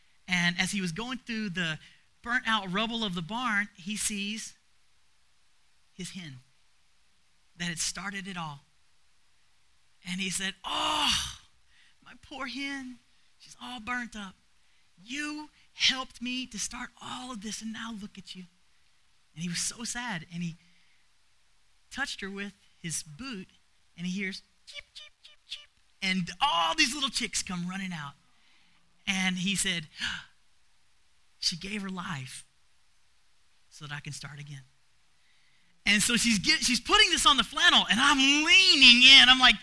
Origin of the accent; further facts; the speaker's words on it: Arkansas, United States; when you're growing up in Arkansas, which is, you know, the belt buckle on the Bible belt